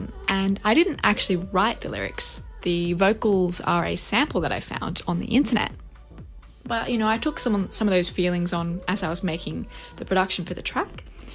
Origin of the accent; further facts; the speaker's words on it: Sydney, New South Wales, Australia; from Sydney, and I make all kinds of electronic music